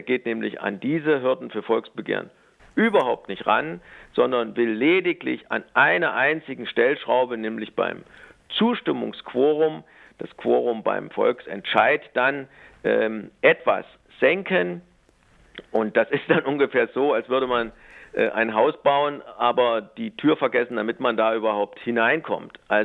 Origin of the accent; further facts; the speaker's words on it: Thuringia, Germany; aber da wo ich herkomme, in Thüringen haben wir 10%